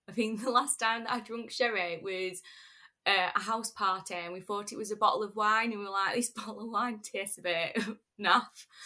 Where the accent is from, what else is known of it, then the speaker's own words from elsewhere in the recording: Scotland, United Kingdom; I grew up in Scotland.